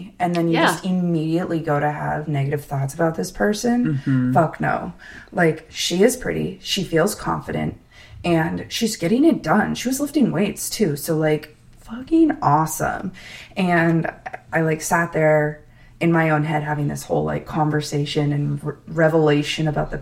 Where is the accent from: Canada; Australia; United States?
United States; Colorado; So I am from Colorado, and the Olympic Training Center is in Colorado Springs.